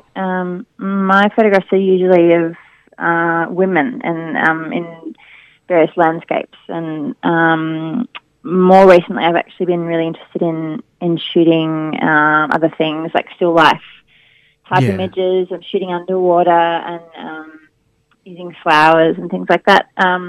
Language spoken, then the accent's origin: English; Melbourne, Victoria, Australia; I'm a photographer and I'm from Melbourne.